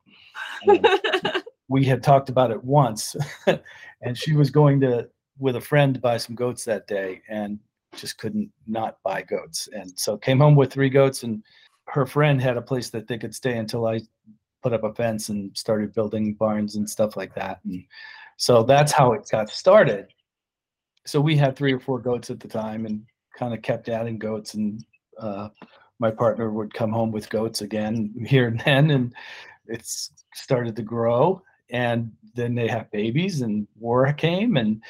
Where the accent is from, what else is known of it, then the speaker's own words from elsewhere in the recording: Millis, Massachusetts, United States; Yeah, I grew up in Millis, Massachusetts, and then I went to college in Valdosta, Georgia.